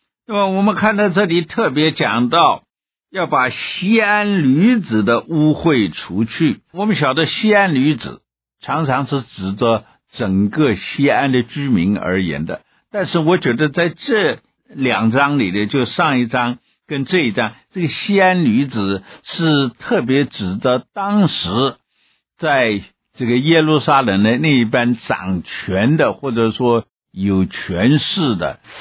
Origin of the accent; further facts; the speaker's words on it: China; 我们中国人喜欢把原因放在结果之前来表达